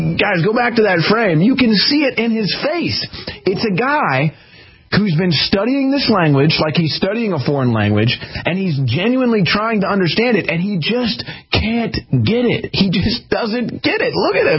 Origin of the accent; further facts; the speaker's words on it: Missouri, United States; because I'm from Missouri, and I know that Missouri people have a lot of pride.